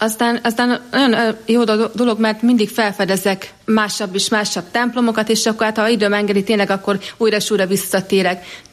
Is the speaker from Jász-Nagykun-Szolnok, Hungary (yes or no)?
yes; Jászárokszállás, Jász-Nagykun-Szolnok, Hungary; moved away; Igen, igen, tehát én jászárokszállásról származom, tehát egészen 2003-ban jöttem el jászárokszállásról, tehát tanulmányok, meg a rendbelépés véget is, úgyhogy de mindvégig ott éltem jászárokszálláson.